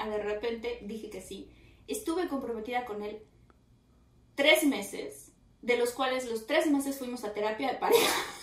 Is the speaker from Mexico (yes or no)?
yes; Mexico